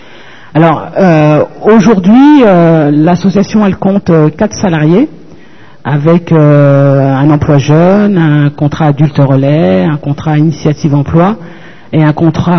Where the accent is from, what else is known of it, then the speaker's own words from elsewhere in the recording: Sarcelles, Île-de-France, France; Moi, avant, je venais de Sarcelles